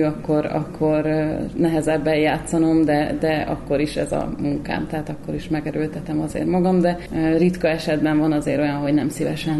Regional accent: Szombathely, Vas, Hungary; mert szombathelyi vagyok

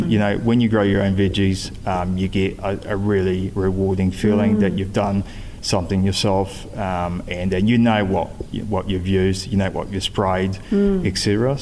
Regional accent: Venice, Veneto, Italy; now in New Zealand; So I was born and raised in Venice

